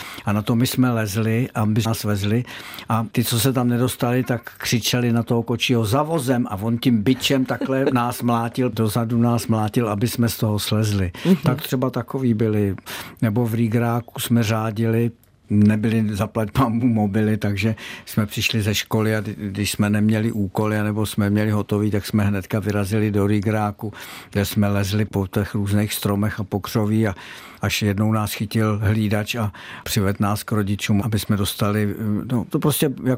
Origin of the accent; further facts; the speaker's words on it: Prague, Czechia; Vinohrady byly úžasný. Zaprvé jsme se prali v rajské zahradě se Žižkovákama.